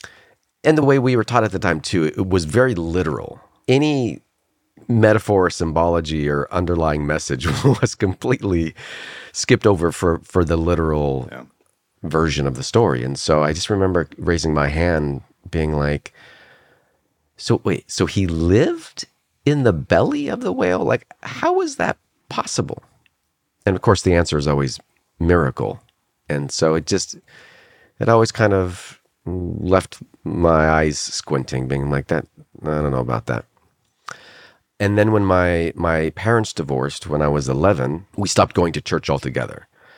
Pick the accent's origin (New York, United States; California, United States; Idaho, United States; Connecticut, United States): Idaho, United States; born there; So I was born in Idaho. When I was about 5, we joined an Assemblies of God church, which is Pentecostal.